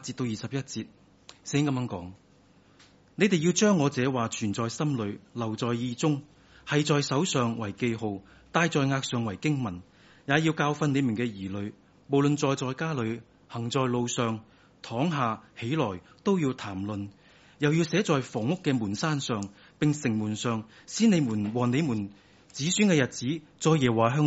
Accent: Hong Kong; 我哋香港人好中意讲得着嘛。喺日本唔系讲呢句嘅。

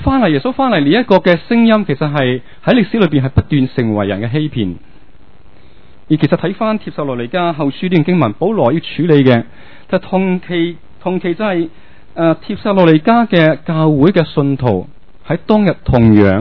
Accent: China; 即是我们中国人呢阴阳是要平衡要整全

